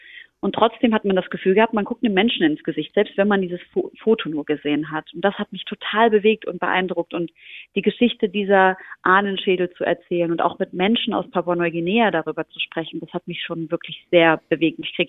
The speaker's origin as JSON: {"language": "German", "country": "Syria", "lives_now": "Germany", "said": "Und ich als Syrerin habe großes Interesse daran gehabt"}